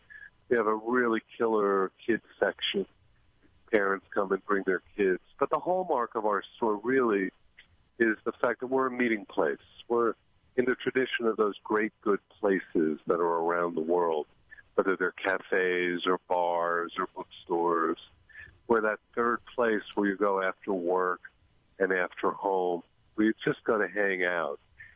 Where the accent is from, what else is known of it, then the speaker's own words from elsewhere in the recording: Miami Beach, Florida, United States; Well, I grew up on Miami Beach. My mother lived on 8th and Jefferson in 1936.